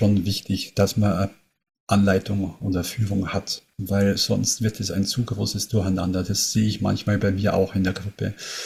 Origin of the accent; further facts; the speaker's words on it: Bavaria, Germany; Ich komme aus der Nähe von München